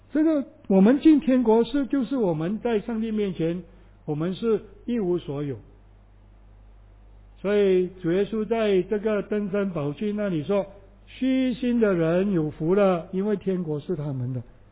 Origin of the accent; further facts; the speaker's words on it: Malaysia; 你去搭飞机的时候去登机，要轮椅来推你，我们很讨厌啊，我们马来西亚人都很讨厌。